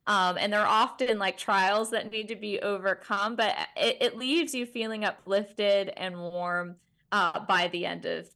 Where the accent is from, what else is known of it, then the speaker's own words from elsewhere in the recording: Virginia, United States; my hometown is in Virginia. My parents are in Stanton. My sister's in Elkton. Brothers in Charlottesville.